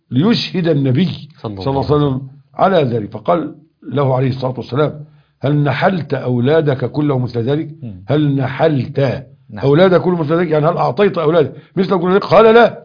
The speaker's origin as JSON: {"language": "Arabic", "town": "Cairo", "region": "Cairo Governorate", "country": "Egypt", "said": "عندنا في القاهرة."}